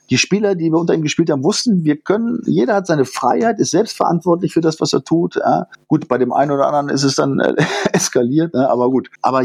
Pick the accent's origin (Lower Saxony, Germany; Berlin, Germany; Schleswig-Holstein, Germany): Lower Saxony, Germany; Sulingen; Reinhold Beckmann und ich, wir stammen ja praktisch aus Nachbarorten. Also du erinnerst dich, Sulingen, ja, der TuS Sulingen